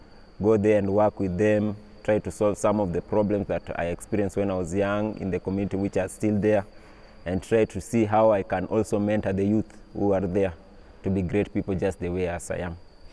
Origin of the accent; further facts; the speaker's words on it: Kenya; For example, I come from the Luo land.